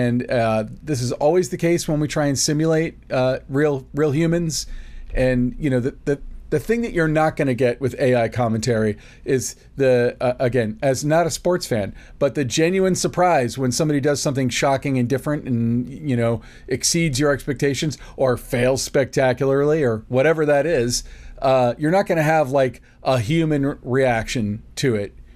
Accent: Los Angeles, California, United States; the 2028 Olympics are going to be in my hometown of L.A.

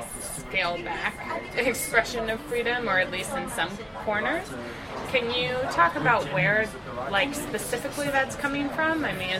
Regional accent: Washington, District of Columbia, United States; You know, I'm from Washington, D.C. Our market has a large black population

